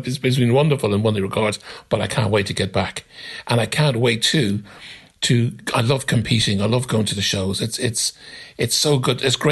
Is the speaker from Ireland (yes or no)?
yes; Dublin, Leinster, Ireland; Well, when I grew up in Ireland, in Dublin, my father loved to grow potatoes and the vegetables and the tender roses and the lawns.